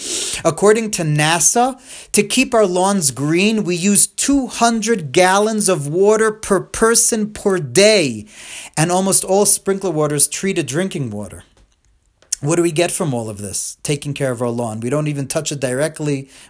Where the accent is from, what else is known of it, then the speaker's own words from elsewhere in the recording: New York, United States; But, you know, I grew up in the Five Towns in Long Island, and lots of lawn, lots of beautiful grass.